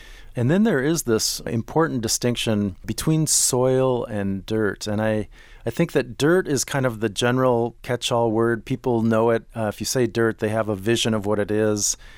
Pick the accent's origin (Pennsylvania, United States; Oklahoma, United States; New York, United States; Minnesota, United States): Minnesota, United States; Minneapolis; I grew up in Minneapolis, and my grandparents lived in southern Illinois.